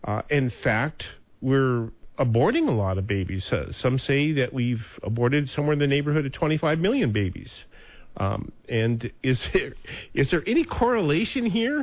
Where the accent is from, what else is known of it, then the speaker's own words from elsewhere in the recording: Montana, United States; careful, girl. I'm from Montana.